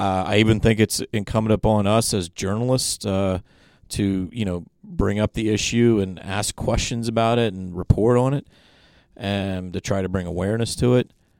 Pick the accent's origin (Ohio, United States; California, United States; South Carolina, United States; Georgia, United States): Ohio, United States; I grew up in the Appalachian area of Ohio in a very poor county.